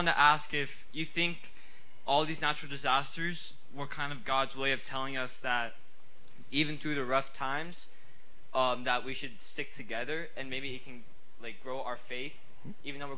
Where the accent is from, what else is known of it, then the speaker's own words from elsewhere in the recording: Miami, Florida, United States; I'm from Miami.